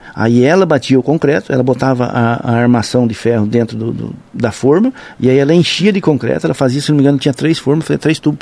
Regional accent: Toledo, Paraná, Brazil; born there; also born or lived in Acre / Lucas do Rio Verde / Sinop; Eu nasci em Toledo, no Paraná.

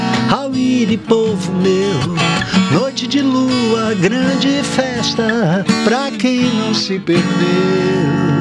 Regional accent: Araguaia region, Brazil; Então, você sabe que eu sou da região do Araguaia, e minha fonte de inspiração é lá, pesquisa indígena, regionalismo, essa coisa.

